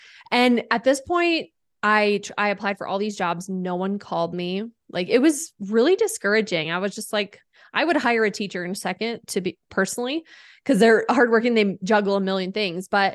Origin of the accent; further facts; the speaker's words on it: South Dakota, United States; now in Colorado, United States; So I'm from South Dakota. After college, I had to do my internship for my broadcasting degree. So I actually came out to Colorado to do that. I ended up staying.